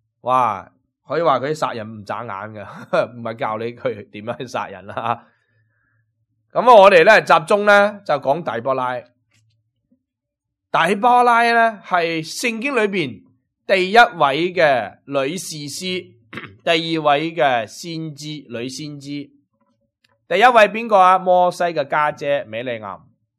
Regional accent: China; 而且今次系我哋中国人嘅地方地震，系我哋中国人自己嘅同胞，自己嘅民族啊。

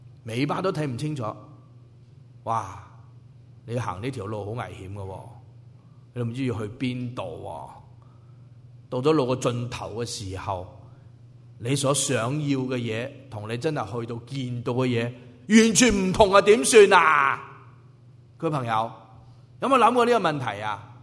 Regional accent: China; 我说是啊，我是中国人啊

